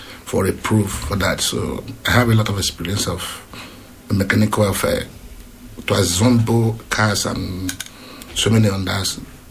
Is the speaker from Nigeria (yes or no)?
yes; Nigeria; I am from Nigeria, actually.